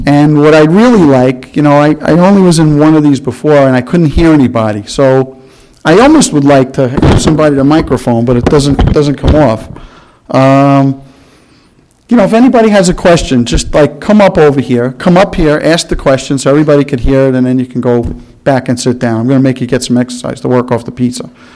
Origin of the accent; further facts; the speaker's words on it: Brooklyn, New York, United States; I come from Brooklyn, okay?